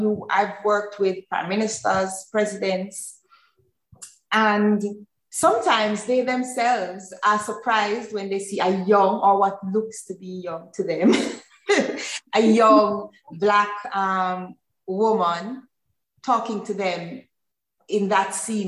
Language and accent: English; Jamaica; I was respected because of the fact that I'm Jamaican. That was something that I was proud